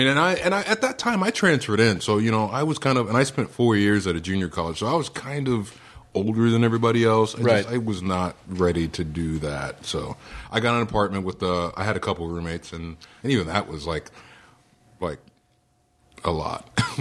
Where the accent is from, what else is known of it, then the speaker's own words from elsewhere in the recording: California, United States; I grew up in Orange County.